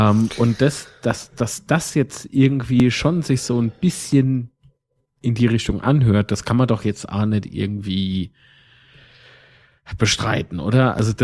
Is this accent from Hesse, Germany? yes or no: no; Kaiserslautern, Rhineland-Palatinate, Germany; Und du wirst halt gefragt, von wo kommst du dann? Und dann sagst du Kaiserslautern, so, ey, FCK, weißt du, wir sind schon bekannt